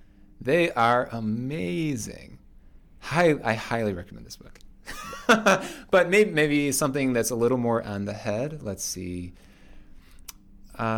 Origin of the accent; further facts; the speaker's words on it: United States; accent: American; I'll be very self-conscious about just my accent and being an American there